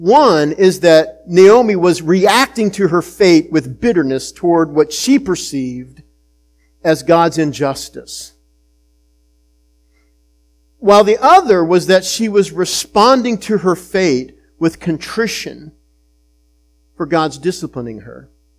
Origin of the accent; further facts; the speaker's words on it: Utica, United States; also born or lived in Maryland; I grew up here in Utica. I had relatives that lived in Martinsburg. And then when Terry and I were married, we moved away over to Maryland. And we ministered there for about 9 years.